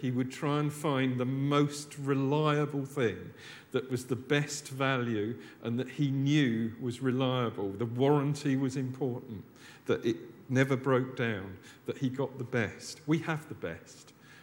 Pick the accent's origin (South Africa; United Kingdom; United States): United Kingdom; I think as we're British, perhaps we'll go for acorn and mighty oaks.